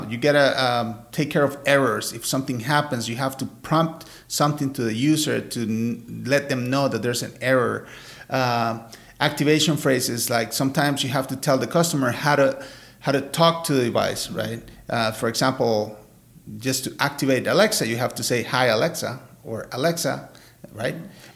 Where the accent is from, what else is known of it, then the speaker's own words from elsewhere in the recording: Costa Rica; English is a second language; also born or lived in New York; I'm Costa Rican and I have an accent, but we're speaking in English, right?